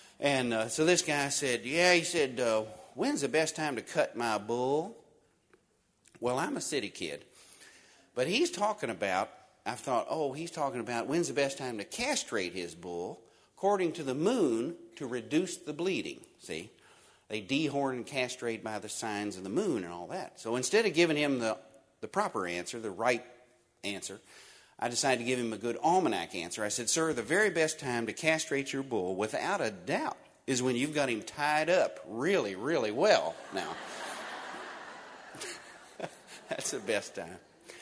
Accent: Louisville, Kentucky, United States; I'm from Louisville. My wife happens to be from Eastern Kentucky

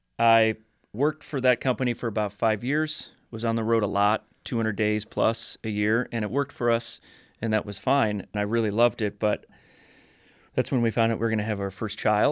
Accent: Minnesota, United States; moved away as an adult; now in Missoula, United States; We've been in Missoula, Montana for 25 years. I came out here from Minnesota and went to college out here at the University of Montana.

